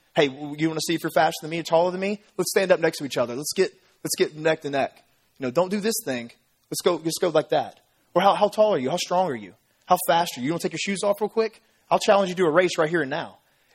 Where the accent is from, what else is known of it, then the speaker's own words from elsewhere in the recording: Memphis, Tennessee, United States; I grew up in the Hickory Hill area of Memphis, Tennessee.